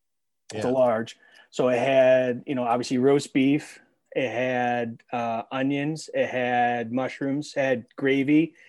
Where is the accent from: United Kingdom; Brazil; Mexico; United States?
United States; New York; I grew up outside of Buffalo.